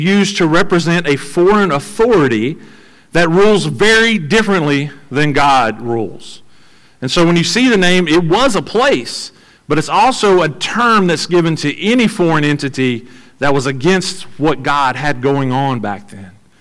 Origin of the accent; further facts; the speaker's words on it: Bond Community, Louisiana, United States; I grew up in Bond Community in the middle of nowhere. I went to the big metropolis of Pineville to go to school.